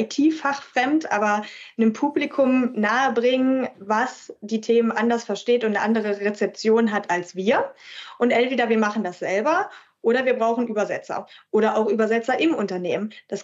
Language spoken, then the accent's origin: German; Kiel, Schleswig-Holstein, Germany; Ich komme aus Kiel. So, wir sagen zu einem Wischmopp Feudel.